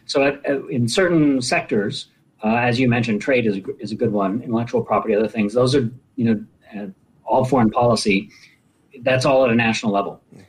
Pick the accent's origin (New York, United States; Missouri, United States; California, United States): California, United States; And my home state is California.